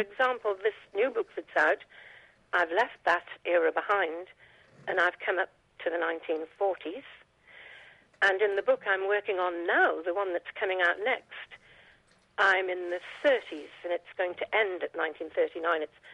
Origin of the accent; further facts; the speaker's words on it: Newcastle, North East England, United Kingdom; born there; I was born in Newcastle.